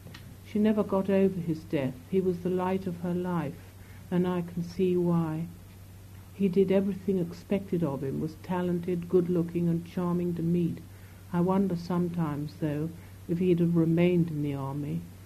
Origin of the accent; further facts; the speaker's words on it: Farnborough, South East England, United Kingdom; born there; also born or lived in Beaconsfield; I was born in Farnborough in Hampshire